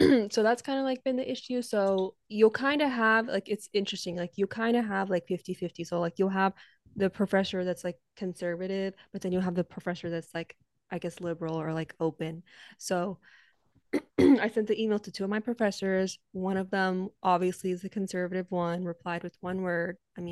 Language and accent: English; United States; I am Palestinian American.